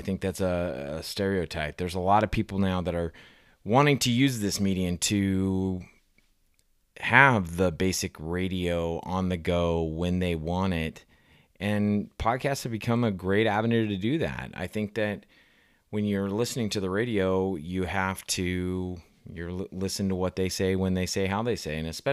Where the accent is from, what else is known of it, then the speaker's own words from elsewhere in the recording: Portland, Oregon, United States; I like my hometown Portland Trail Blazers and the Atlanta Braves. I know they're all over the place, but when you're an Oregon boy, that's for another time.